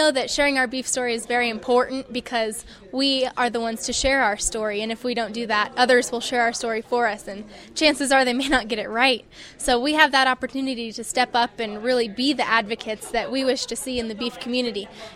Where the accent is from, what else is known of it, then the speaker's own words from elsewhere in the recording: California, United States; now in Denver, United States; I come to Denver from California.